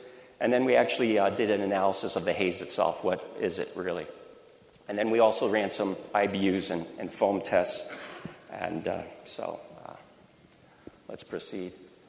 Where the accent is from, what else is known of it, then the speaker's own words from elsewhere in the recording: Connecticut, United States; I'm from Connecticut, and I go up there every year, but no one ever mentioned New England IPAs to me.